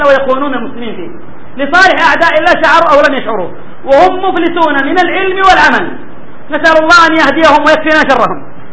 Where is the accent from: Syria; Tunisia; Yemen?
Yemen; Al Hudaydah; عندنا في الحديدة قبل 12 سنة أو أكثر